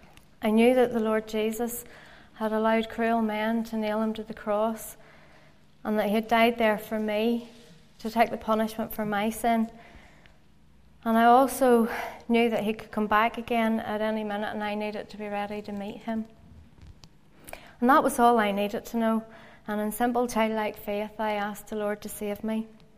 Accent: Ballymena, Northern Ireland, United Kingdom; I was born and brought up in Ballymena. I was the oldest of four children.

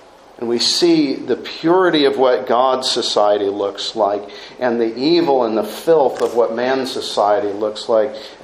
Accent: Illinois, United States; Maybe we don't leave our cars unlocked like we used to back in when I was growing up in Illinois.

